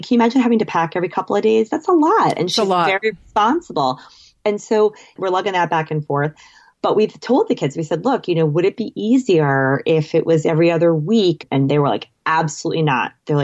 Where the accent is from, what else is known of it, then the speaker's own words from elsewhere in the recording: Boston, Massachusetts, United States; now in New York, United States; I'm from the Boston area. My kid's dad is from New York. We were living in New York.